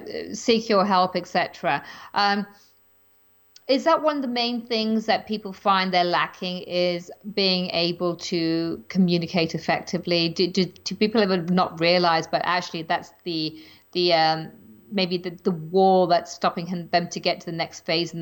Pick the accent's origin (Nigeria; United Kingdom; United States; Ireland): United Kingdom; England; growing up in England